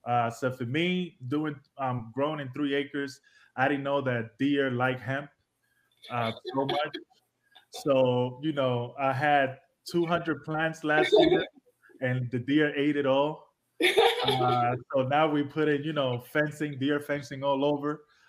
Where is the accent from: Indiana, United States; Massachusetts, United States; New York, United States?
New York, United States; New York City; So we come from New York City. So we were farming on our fire escape.